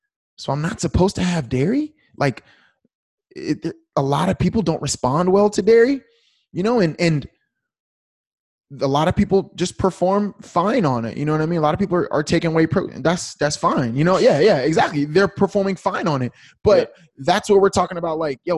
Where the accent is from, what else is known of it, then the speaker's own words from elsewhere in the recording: Fort Hood, Texas, United States; I grew up in Fort Hood, so